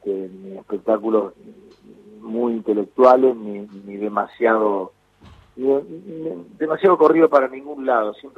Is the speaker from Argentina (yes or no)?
yes; Argentina; como somos los argentinos